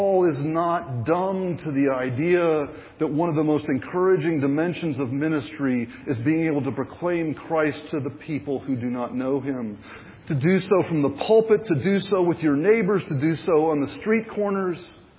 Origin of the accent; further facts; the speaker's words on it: Raleigh, North Carolina, United States; I grew up in Raleigh, North Carolina. The city high school where I played basketball was the place where Pete Maravich had played his final season.